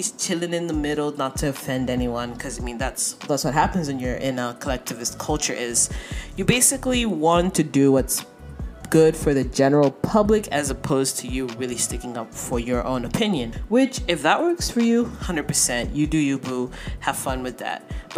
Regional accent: Ethiopia; Now, I grew up in Ethiopia

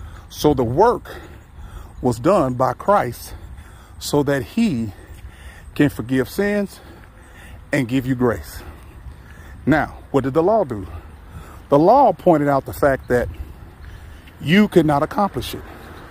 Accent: University City, Missouri, United States; I'm in the park, beautiful Miller Park in University City, Missouri, my hometown.

